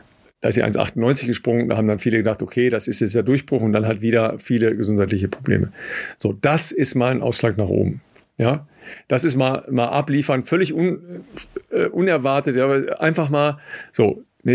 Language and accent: German; Dorsten, North Rhine-Westphalia, Germany; Born in Dorsten, in meiner Heimat.